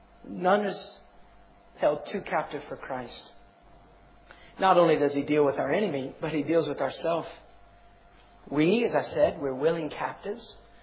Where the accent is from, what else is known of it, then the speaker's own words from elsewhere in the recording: United States; Well, as an American, here's how I think of it. I live in North Mississippi.